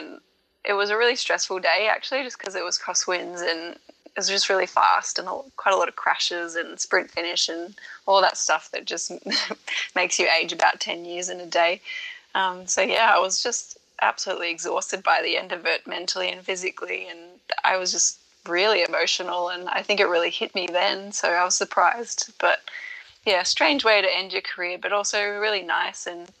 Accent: Canberra, Australian Capital Territory, Australia; I'm from Canberra, and just seeing my family

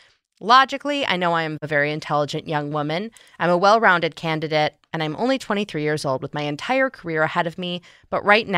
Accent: Ohio, United States; I grew up in Ohio and the majority of my family still lives here, but I have a constant worry in the back of my mind that I'm going to get stuck here.

